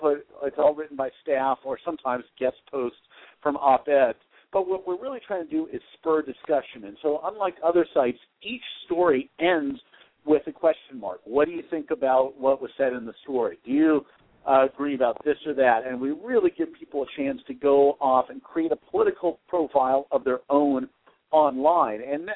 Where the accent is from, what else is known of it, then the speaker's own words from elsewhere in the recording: California, United States; I started off as a local reporter in my hometown in Southern California.